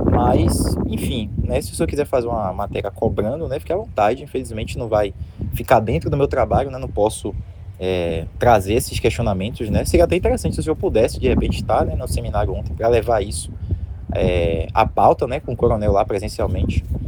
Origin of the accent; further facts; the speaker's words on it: Salvador, Bahia, Brazil; Eu não sou de Conquista, eu sou de Salvador, inclusive já voltei de viagem.